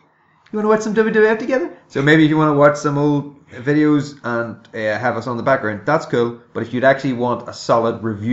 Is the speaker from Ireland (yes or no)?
yes; Ireland; even though we're Irish and they're Irish and we're both wrestling fans